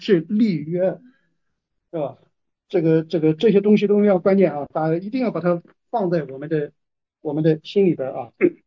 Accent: China; 所以我们中国人呢，常常把这个悔改前边呢加了一个字，叫做认罪

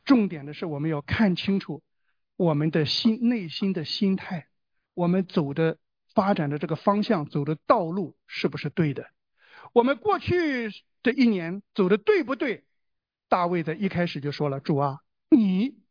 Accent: China; born there; 我小的时候出生在中国

